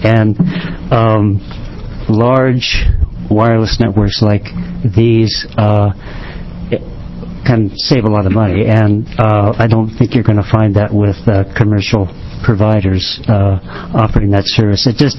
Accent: Portland, Oregon, United States; I'm from Portland, Oregon.

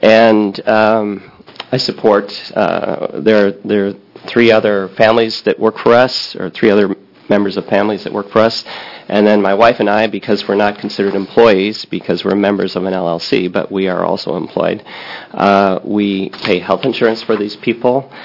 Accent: New York, United States; I grew up in New York in the public system.

